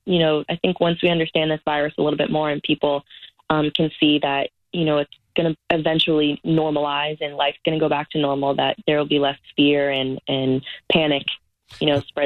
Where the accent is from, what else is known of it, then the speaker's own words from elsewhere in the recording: New England, United States; First of all, I'm from New England. I've been a Patriots fan my whole life.